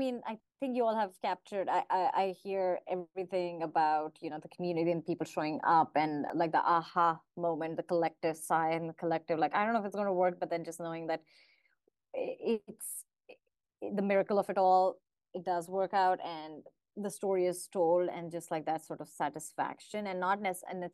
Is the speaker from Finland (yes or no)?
no; India; English is a second language; moved away as an adult; now in United States; They knew that I'm here straight from India.